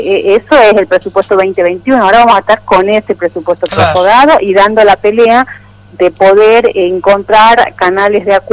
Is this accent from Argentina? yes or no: yes; Argentina; ya lo sabemos los argentinos y las argentinas.